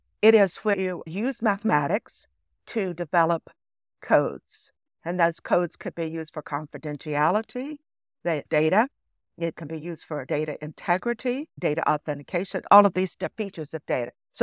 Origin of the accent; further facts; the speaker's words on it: Ohio, United States; I grew up in Ohio. So they have the standardized test.